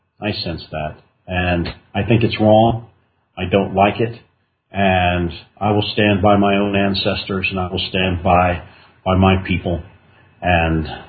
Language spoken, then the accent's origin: English; Texas, United States; I grew up in Texas, and every young man who grows up in Texas, or at least in my generation who grew up in Texas, was filled with the story of the Alamo